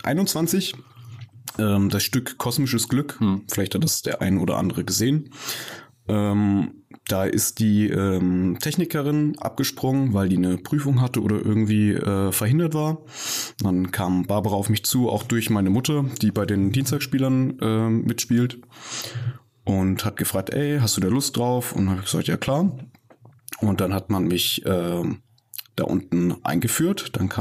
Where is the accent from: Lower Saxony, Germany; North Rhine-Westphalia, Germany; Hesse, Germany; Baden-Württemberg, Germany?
Hesse, Germany; Fulda; Ich bin gebürtiger Fulderer. Ich bin im Herz-Jesu-Krankenhaus geboren und seitdem war ich auch nie weg.